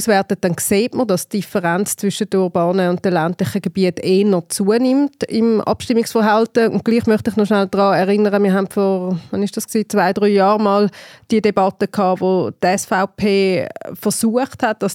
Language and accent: German; Winterthur, Zurich, Switzerland; Hey, Winterthur war fast eine Grossstadt in meiner Jugend.